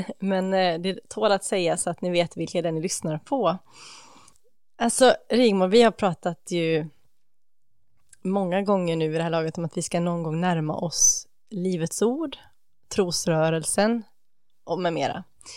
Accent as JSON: {"language": "Swedish", "town": "Gothenburg", "region": "Västra Götaland County", "country": "Sweden", "tie": "born or raised there", "moved": "as an adult", "said": "jag kom ju från Göteborg ursprungligen. Växte upp där mina första 20 år. Och var då med i dåvarande Örebromissionens Saronkyrkan heter det i Göteborg."}